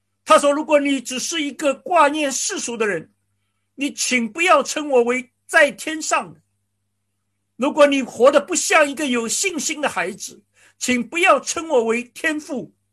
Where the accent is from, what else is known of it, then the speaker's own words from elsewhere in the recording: China; 我们常常祷告好像我们中国人说叫小和尚念经，口不应心。